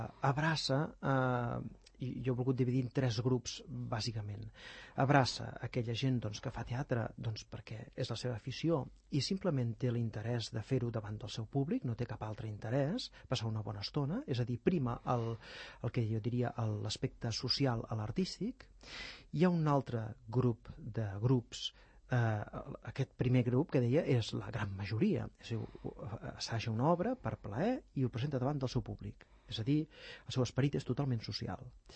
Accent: Terrassa, Catalonia, Spain; Sí, es va presentar a Terrassa. Soc terrassenc

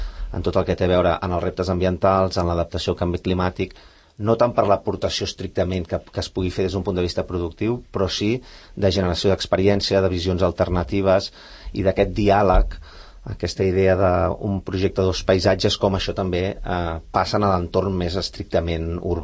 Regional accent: Barcelona, Catalonia, Spain; i donat que som barcelonins

